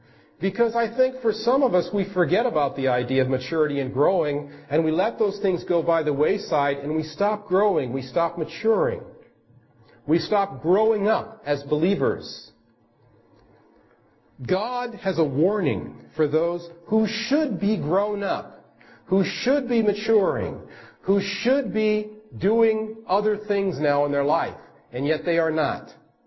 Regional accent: Maryland, United States; Well, I came from Maryland, but that's not the question that they're asking.

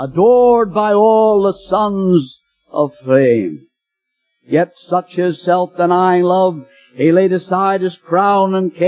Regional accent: Nova Scotia, Canada; born there; Now I'm a blue nose. I was born in Nova Scotia.

